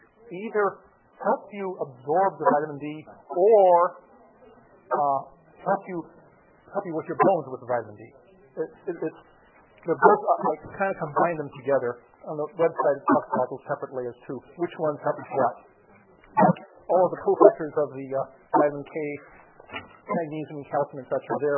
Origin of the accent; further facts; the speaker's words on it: Seattle, Washington, United States; Growing up in Seattle, we're fourth generation of Seattle, Seattle area